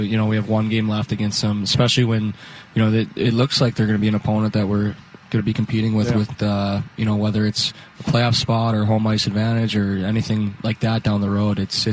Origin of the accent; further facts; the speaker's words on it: Midwest, United States; You know, I'm from the Midwest, so